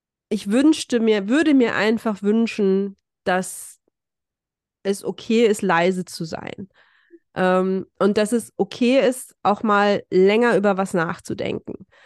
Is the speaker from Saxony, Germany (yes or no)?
no; North Rhine-Westphalia, Germany; Und ich bin im Ruhrgebiet groß geworden. Da wächst man auch unter der roten Fahne auf.